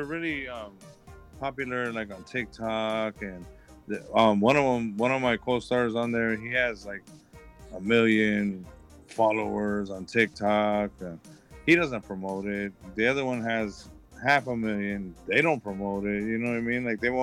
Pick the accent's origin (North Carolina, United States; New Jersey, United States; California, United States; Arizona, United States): California, United States; Like, I'm not even from right here. I'm from South Central.